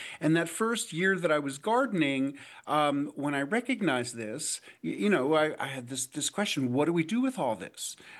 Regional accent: New York City, New York, United States; I grew up in New York City as the grandchild of immigrants from Eastern Europe.

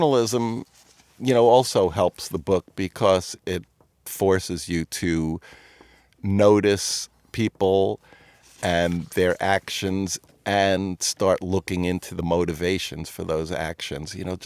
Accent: New York, United States; you know, I grew up in New York, and I had skipped a grade, and my mom didn't want me to go quite that far away.

